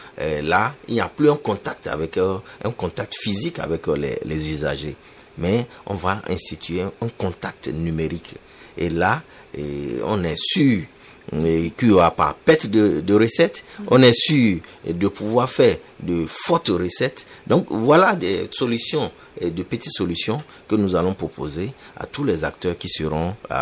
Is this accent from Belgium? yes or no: no; Benin; il y a une appréhension du numérique, surtout chez nous au Bénin.